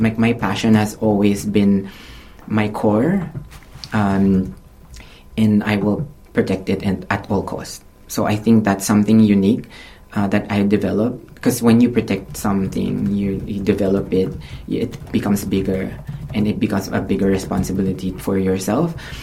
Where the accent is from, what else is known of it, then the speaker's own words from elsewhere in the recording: Philippines; It's more like, I'm representing me, I'm Filipino.